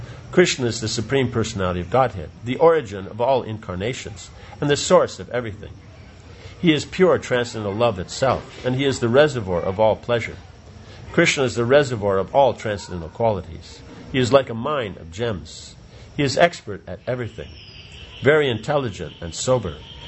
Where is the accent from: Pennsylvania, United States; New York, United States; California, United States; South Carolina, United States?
New York, United States; No, I'm from New York.